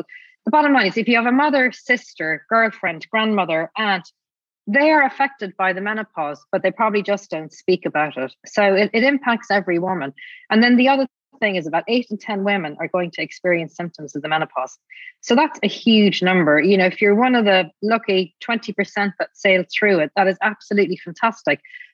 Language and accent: English; Adair, County Limerick, Ireland; when I was growing up in Adair in County Limerick